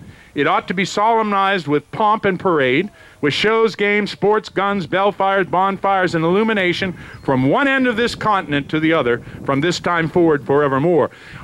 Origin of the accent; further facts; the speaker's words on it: United States; I am proud to say that I am an American.